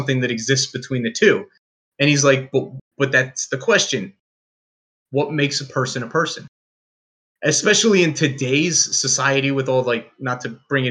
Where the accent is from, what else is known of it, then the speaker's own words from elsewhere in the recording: New Jersey, United States; What he said, because I'm from Jersey and I can't roll my R's like that.